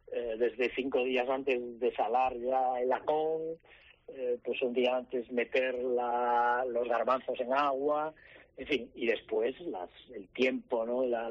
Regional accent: Celanova, Galicia, Spain; tú sabes que yo soy de Celanova

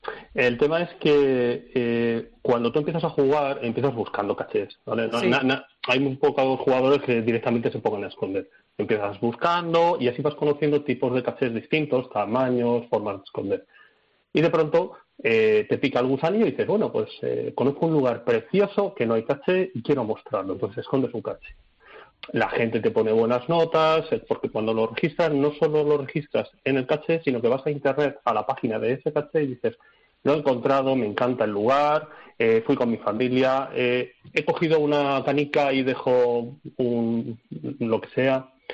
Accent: Albacete, Castilla-La Mancha, Spain; moved away as an adult; now in Madrid, Spain; yo soy de Albacete, me vine a Madrid a trabajar hace unos 14 años

